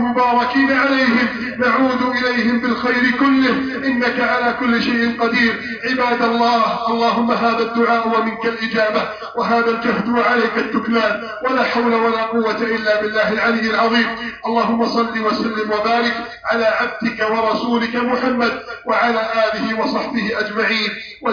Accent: Egypt; اللهم احفظ بلادنا مصر من كل غدر واعتداء

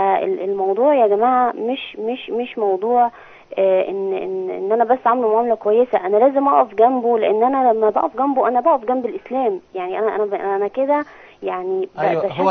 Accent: Egypt; وبدعو ان احنا هنا عندنا في مصر بدأنا نشوف جنسيات كتير بتيجي

